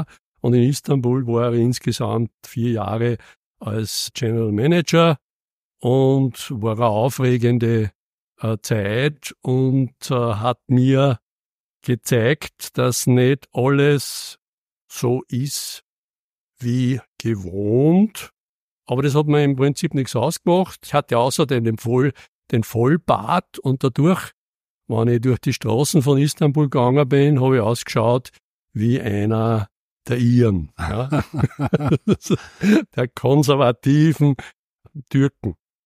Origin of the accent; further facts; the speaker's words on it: Linz, Upper Austria, Austria; Ich bin Linzer. Genau genommen komme ich aus der Neustadt. Und in der Neustadt bin ich in die Goetheschule gegangen, vorher sogar in den Kindergarten unten beim Marktplatz. Und ich war auch in der Pfarre Heilige